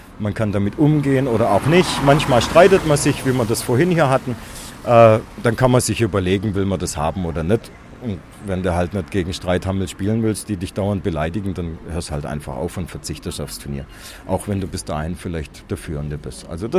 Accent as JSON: {"language": "German", "town": "Reutlingen", "region": "Baden-Württemberg", "country": "Germany", "said": "ich komme ja ursprünglich aus Reutlingen, das ist nicht so weit weg."}